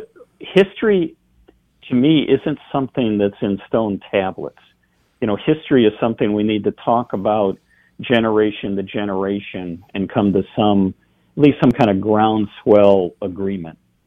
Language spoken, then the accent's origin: English; Philadelphia, Pennsylvania, United States; born there; well, I was born in Philadelphia, but I was barely there. My dad was in the Navy.